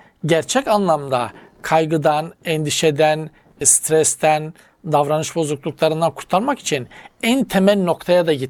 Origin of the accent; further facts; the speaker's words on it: Black Sea Region, Turkey; Köylere gittiğinizde mesela bizim Karadeniz'de hocam bazıları evinin bahçesi bir kabristan olarak ve orada iletişim devam eder.